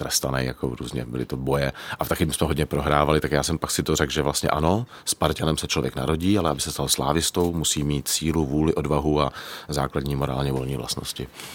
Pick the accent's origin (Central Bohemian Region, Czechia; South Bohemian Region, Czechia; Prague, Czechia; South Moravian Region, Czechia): Prague, Czechia; Já jsem vyrůstal na Letné v Letohradské ulici